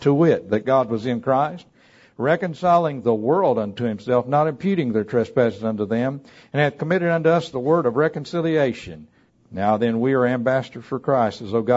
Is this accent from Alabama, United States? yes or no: yes; Alabama, United States; You can tell we're from Alabama.